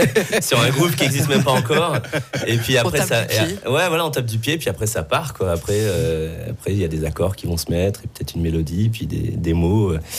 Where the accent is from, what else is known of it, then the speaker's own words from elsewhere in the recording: Nouvelle-Aquitaine, France; William et moi, on s'est rencontrés là où on a grandi, en Dordogne, en France. Et on est tous les deux moitié anglais et on avait exactement le même âge.